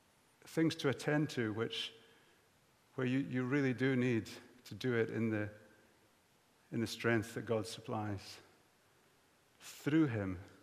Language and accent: English; Scotland, United Kingdom; as I was growing up in the Highlands